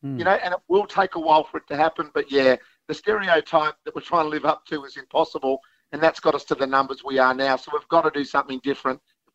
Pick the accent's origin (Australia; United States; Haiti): Australia; The number one way to die now as an Australian male is suicide at age between 15 and 44. There's too many of us at the moment warring alone.